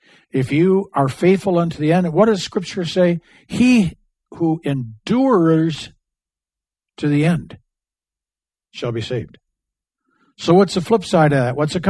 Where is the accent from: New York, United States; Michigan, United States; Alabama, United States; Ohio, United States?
Michigan, United States; it's kind of like where I grew up in Michigan, kind of the same latitude with the fruits and the trees and the farmland and all that stuff.